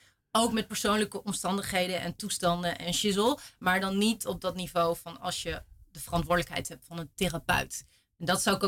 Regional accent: Haren, Groningen, Netherlands; born or raised there

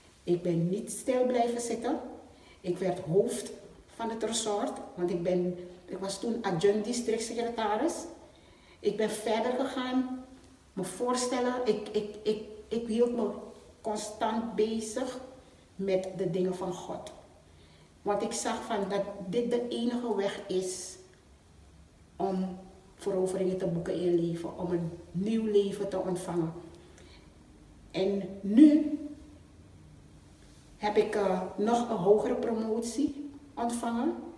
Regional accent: Suriname; Ik kom uit Suriname.

